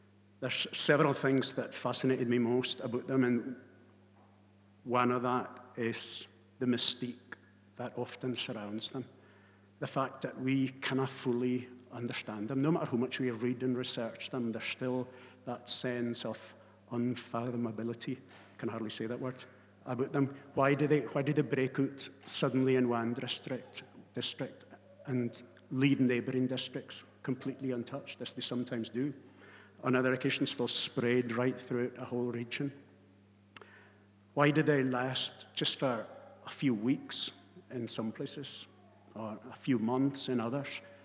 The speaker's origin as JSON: {"language": "English", "town": "Orkney", "region": "Scotland", "country": "United Kingdom", "said": "As you can probably tell by my accent, well, I don't know if you can or not, but I come from Orkney."}